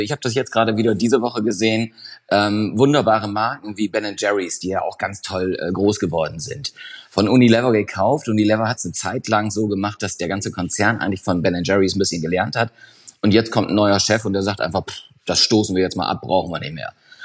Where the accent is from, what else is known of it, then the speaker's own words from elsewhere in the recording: Brake, Lower Saxony, Germany; auch in meiner Heimatstadt Brake war eine Filiale.